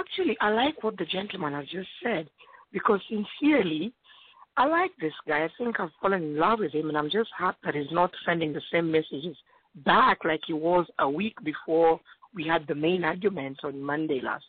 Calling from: New Jersey, United States; I'm calling from New Jersey.

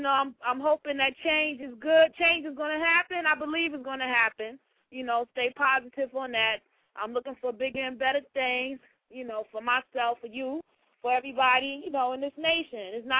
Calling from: New York, United States; Yeah, hey … stuff. I'm calling from New York.

